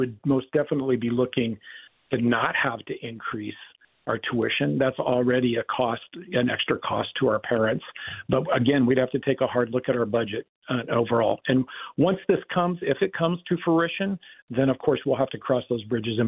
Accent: Minnesota, United States; but just as a Minnesotan, you know, one of the things that we've really prided ourselves on is this inclusive nature.

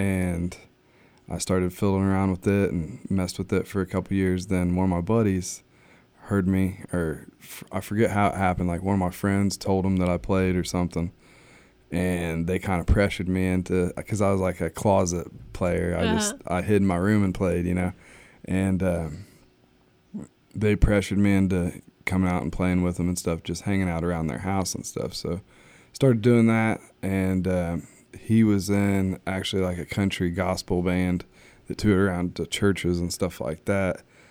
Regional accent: Martinsville, Indiana, United States; I'm from Morgan County. Grew up around Martinsville, Paragon, Monrovia area.

